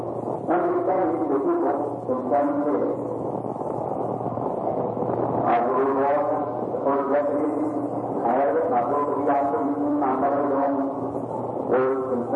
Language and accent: English; Kentucky, United States; born there; I was born of a humble family, born working in Catholic. I was born in Kentucky.